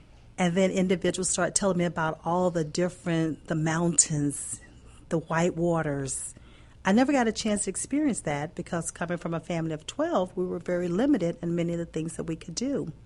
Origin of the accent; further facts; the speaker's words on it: West Virginia, United States; The first 17 years of my life. Yes, I grew up in West Virginia, and I tell everybody